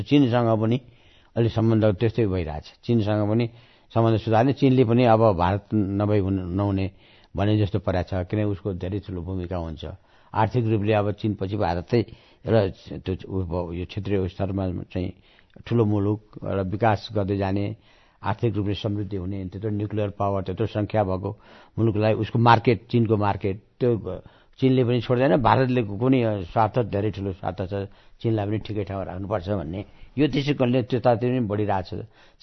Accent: Koshi Province, Nepal; एउटा म झापाको मान्छे हुँ

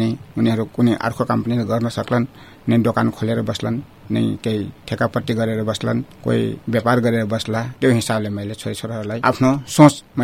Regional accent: Sura, Sudurpashchim Province, Nepal; born there; मेरो जन्मस्थान सुरा गाबी छ, मुसेपानी वडा नम्बर 7 पहिला हुन्थ्यो, आजभोलि बेटकोट नगरपालिका भइसकेका छ। तर म 2042 सालदेखि म नगरपालिका वडा नम्बर 1 फाँसीमा बस्दै आएको छु। 2016 साल माघ 1 गते मेरो जन्म हो।

